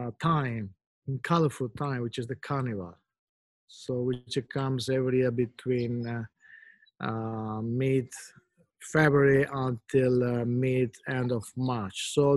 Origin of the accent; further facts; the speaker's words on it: Venice, Veneto, Italy; English is a second language; I wish everyone could grow up in Venice because it's such a unique city